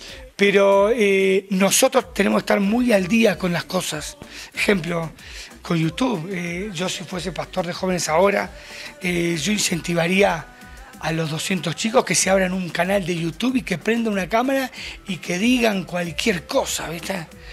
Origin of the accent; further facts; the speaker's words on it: Uruguay; now in Guatemala; somos una banda uruguaya que estamos viviendo hace 12 años en Guatemala.